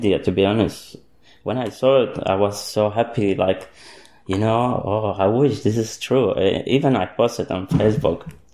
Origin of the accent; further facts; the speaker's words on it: Iraq; English is a second language; I say, no, I'm actually from Iraq.